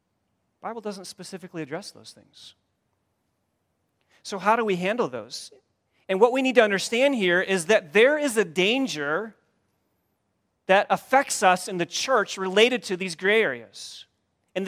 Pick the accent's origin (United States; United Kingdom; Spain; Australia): United States; Hudsonville, Michigan; I grew up here in West Michigan, and I remember growing up, maybe it's not this way so much anymore, but I remember growing up in Hudsonville